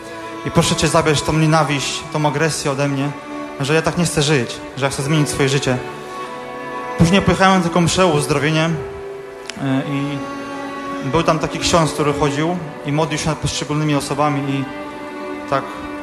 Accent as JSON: {"language": "Polish", "town": "Radom", "region": "Masovian Voivodeship", "country": "Poland", "said": "syn Radomia. Pochodzę z domu dotkniętej alkoholizmem."}